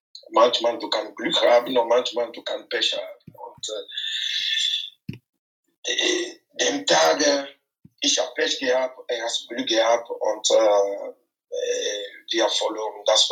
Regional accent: Lomé, Maritime, Togo; German is a second language; moved away as an adult; Ja, ich bin in Lomé in Togo aufgewachsen. Ja, ich habe in Togo ganz meine Kindheit so gebracht bis 18.

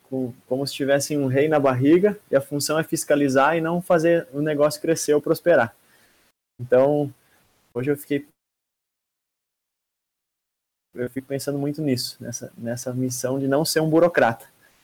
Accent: Erechim, Rio Grande do Sul, Brazil; mas eu sou de Erechim, né, que é uma cidadezinha de 100 mil habitantes agora no interior

